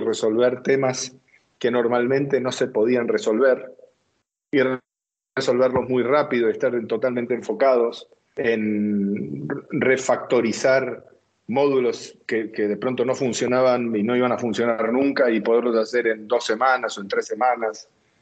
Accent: Argentina; no sé si lo notaron, pero yo soy argentino.

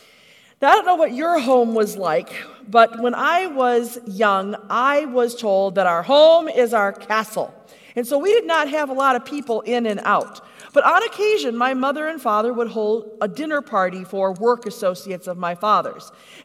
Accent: United States; wherever we went, we were welcomed in ways that I'm just not used to being an American.

